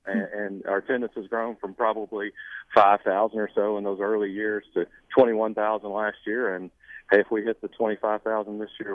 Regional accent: Kentucky, United States; I mean, growing up in Kentucky, we're 30 miles from the home place of … so we're all exposed to bluegrass at a pretty early age.

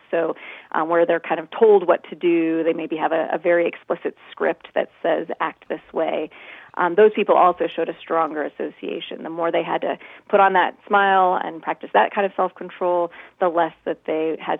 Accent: Gresham, Oregon, United States; I grew up in Oregon in the Gresham area and started out working in a retail store and a restaurant, and then ended up working in a Starbucks in Portland area.

